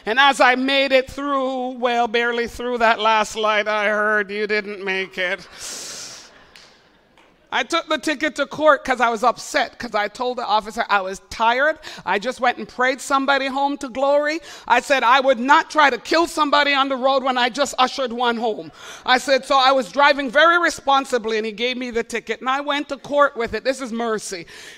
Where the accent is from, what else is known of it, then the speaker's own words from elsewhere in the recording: Montreal, Quebec, Canada; I was raised in Montreal and we have license to drive, unlike Ontario people